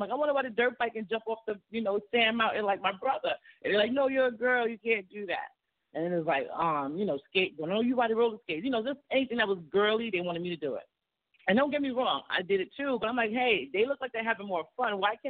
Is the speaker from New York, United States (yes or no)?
yes; Bronx, New York, United States; But I'm from the Bronx, you know, born and raised.